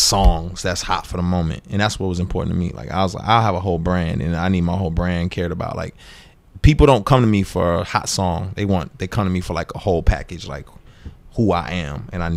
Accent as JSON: {"language": "English", "town": "Houston", "region": "Texas", "country": "United States", "said": "So I'm coming from Houston, right?"}